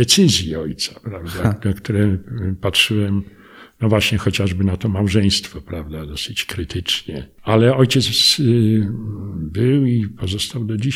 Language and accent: Polish; Warsaw, Masovian Voivodeship, Poland; moved away as an adult; now in Kraków, Poland; ja wychowałem się w Warszawie, maturę zdawałem w Warszawie, ale chciałem troszkę odejść z gniazda i dlatego przyjechałem na studia do Krakowa.